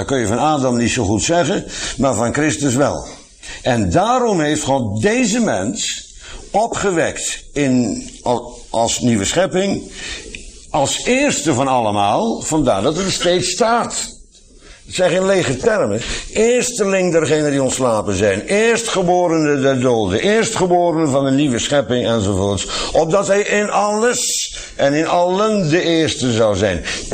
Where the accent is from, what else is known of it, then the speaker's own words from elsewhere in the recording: Netherlands; Als ik zeg wij Nederlanders, ben ik ook geneigd mezelf niet mee te rekenen, maar ik ben wel een Nederlander.